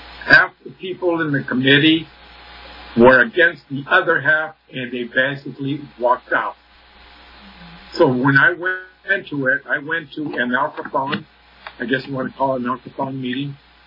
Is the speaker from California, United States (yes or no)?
yes; Canoga Park, California, United States; also born or lived in Burbank; Anyway, I was born in Burbank, California, raised in Canoga Park, and that's where I did my beginnings, in Canoga Park.